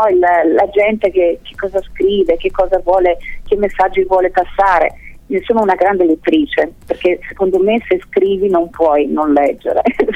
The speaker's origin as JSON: {"language": "Italian", "town": "Brescia", "region": "Lombardy", "country": "Italy", "tie": "born or raised there", "said": "poi anche a Brescia, che è la mia città natale."}